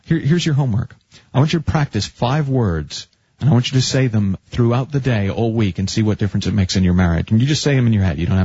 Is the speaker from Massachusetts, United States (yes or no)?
yes; Massachusetts, United States; Oh, well, I grew up in Massachusetts, and as a teenager, I'm sure that had I known there was a Belchertown, it would have made me very happy.